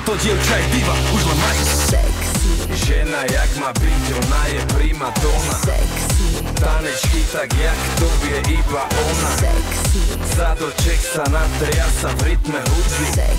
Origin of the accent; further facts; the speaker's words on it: Spiš, Slovakia; No ja som z tvrdého Spíša, zo srdca Spíša.